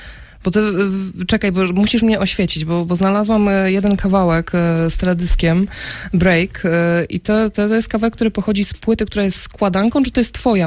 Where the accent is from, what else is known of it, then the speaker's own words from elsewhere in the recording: Lesser Poland, Poland; Ja przyjechałam z Małopolski i powiem ci szczerze, że do tej pory wasze dokonania tak średnio na jeża do mnie dochodziły.